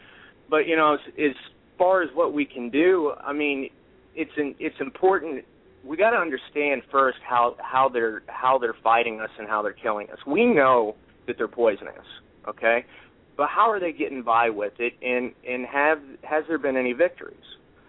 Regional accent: St. Louis, Missouri, United States; I mean, a lot of people know that I'm from St. Louis.

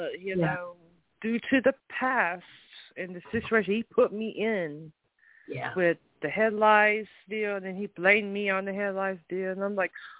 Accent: North Carolina, United States; But I am from the south. I was born in North Carolina. I'm same county as I was when I was born.

